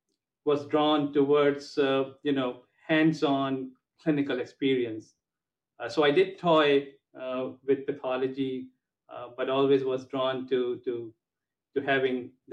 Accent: India; So I grew up in India, and so my entry into medicine probably was influenced by my parents.

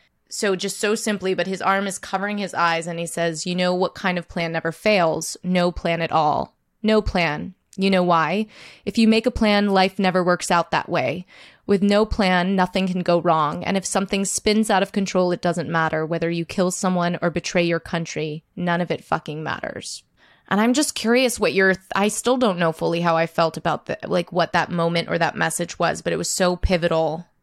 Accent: New York City, New York, United States; But just as a New Yorker, I'm thinking like, you know, just how when you're like part of the thing I love being in big cities

